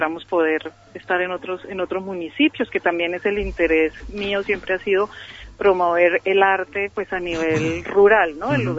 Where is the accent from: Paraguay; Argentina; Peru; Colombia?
Colombia; now in Spain; Yo soy colombiana, llevo algunos años aquí en Extremadura